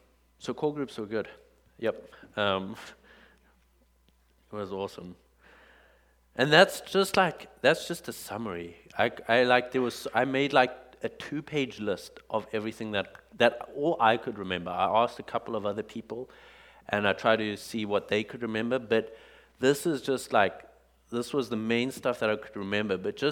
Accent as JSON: {"language": "English", "country": "South Africa", "said": "they only found out later that I was from South Africa. And then most people just tell me I'm from Australia"}